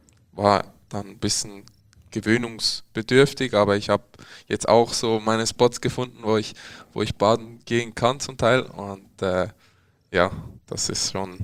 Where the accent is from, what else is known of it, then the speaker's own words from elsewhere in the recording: Zurich, Switzerland; Also ich habe immer in Zürich gelebt